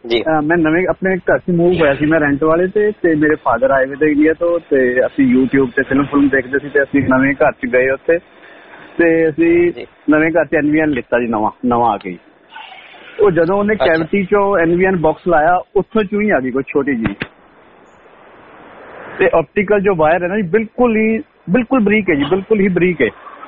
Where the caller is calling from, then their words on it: Melbourne, Victoria, Australia; ਬੋਲਦਾ ਮੈਲਬਨ ਤੋਂ ਜੀ